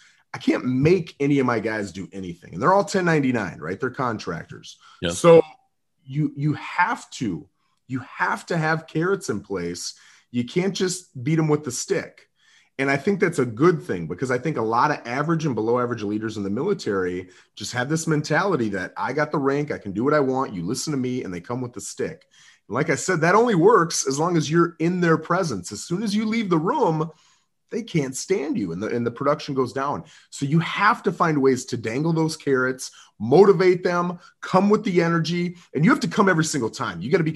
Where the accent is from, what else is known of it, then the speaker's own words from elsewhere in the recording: Minnesota, United States; So when we sat down, we're from Minnesota, my wife and I both.